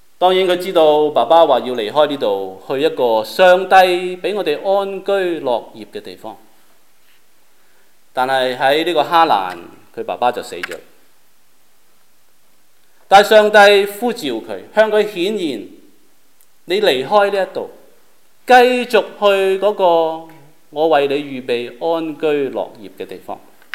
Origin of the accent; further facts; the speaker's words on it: Hong Kong; moved away; 美國人一聽我的口音就知道你有口音，你不是本地人